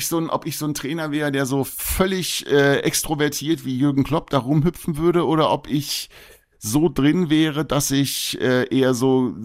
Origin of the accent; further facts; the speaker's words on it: Hildesheim, Lower Saxony, Germany; ich komme ja nun aus Hildesheim und das ist von Bremen nicht so weit weg. Das sind 90 Minuten mit dem Auto.